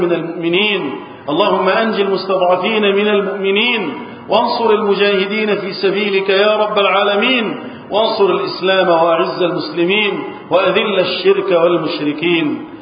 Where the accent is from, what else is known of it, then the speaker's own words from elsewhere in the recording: Egypt; اللهم احفظ بلدنا مصر وسائر بلاد المسلمين